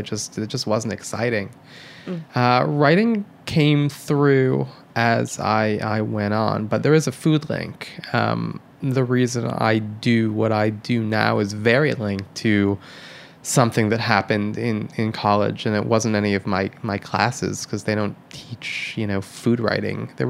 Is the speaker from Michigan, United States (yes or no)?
yes; Michigan, United States; Well, I'm from Michigan.